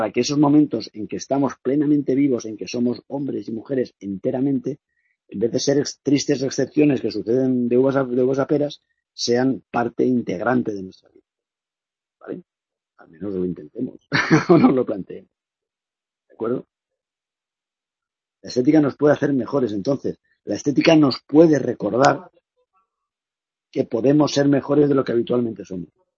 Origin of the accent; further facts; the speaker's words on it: Valencia, Valencian Community, Spain; yo soy de Valencia o de por ahí, cerca de Castellón, y allí hay muchas riadas.